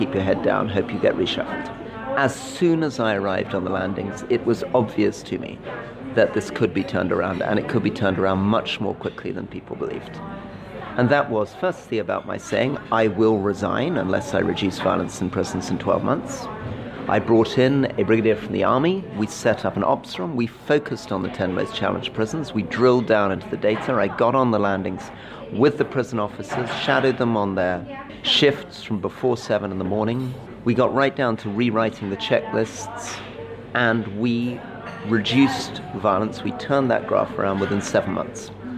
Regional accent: London, United Kingdom; Fundamentally, I'm a Londoner

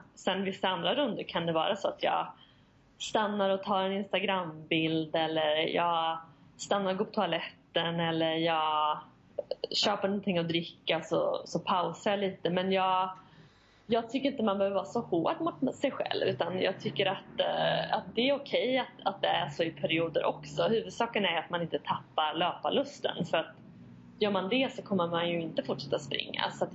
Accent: Västra Götaland County, Sweden; moved away; Och jag kommer ju från Västgötaslätten och där möter du inte så mycket människor när du är ute och springer.

